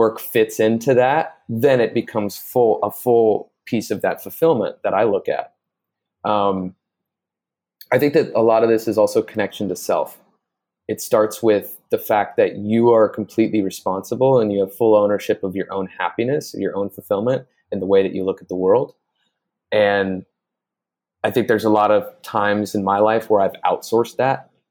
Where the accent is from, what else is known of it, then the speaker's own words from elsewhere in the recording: California, United States; So I grew up in the Bay Area in between San Jose and Oakland, and then moved up to Northern California for university.